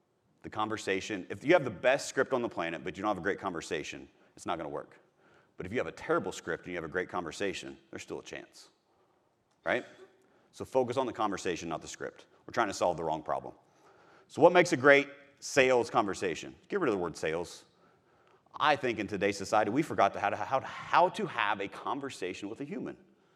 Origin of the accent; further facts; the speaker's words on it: Missouri, United States; So I'm from Missouri, and in Missouri we have fences and neighborhoods